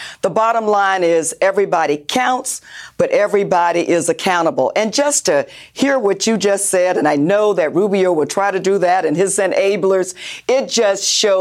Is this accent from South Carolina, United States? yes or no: no; Florida, United States; Florida is my home state. It is where I was born and raised. I love the state of Florida